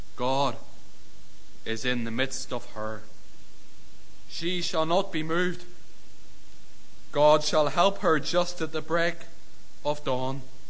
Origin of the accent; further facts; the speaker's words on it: Lurgan, Northern Ireland, United Kingdom; I'm originally from the Lurgan area. Lurgan Baptist would be my home church that I started going to when I was 13, 14 years old